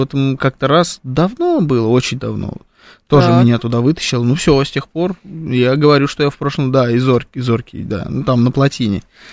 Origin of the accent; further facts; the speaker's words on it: Krasnogorsk, Moscow Oblast, Russia; Я из Красногорска, из прекрасного города. Московская область.